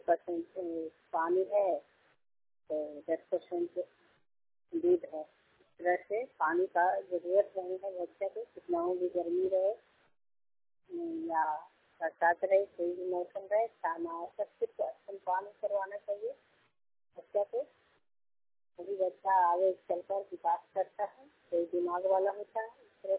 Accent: Nalanda, Bihar, India; मेरा जिला नालंदा हुआ, ब्लॉक रोहू टावर और पंचायत के पास है।

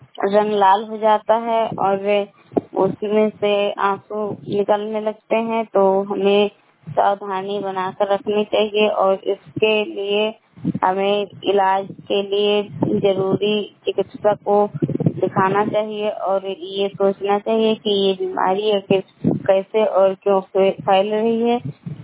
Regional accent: Hariharpur, India; मैं हरिहरपुर गाँव जिला से हूँ।

